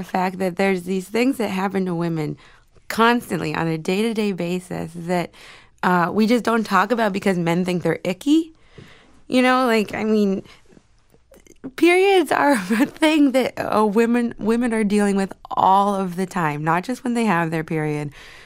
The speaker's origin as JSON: {"language": "English", "region": "Pennsylvania", "country": "United States", "said": "I also, for some reason, when I'm on stage, I can sound very Midwestern, which I'm not. I'm from Central Pennsylvania"}